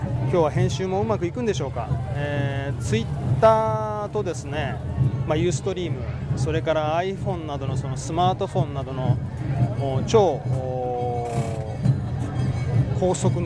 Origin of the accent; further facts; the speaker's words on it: Tokushima, Japan; 私ここの出身なんですけども、徳島阿波、